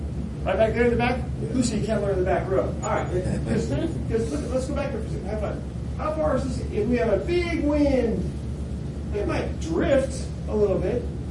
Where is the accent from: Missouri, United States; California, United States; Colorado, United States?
California, United States; Sonoma; I grew up right outside San Francisco, a town called Sonoma.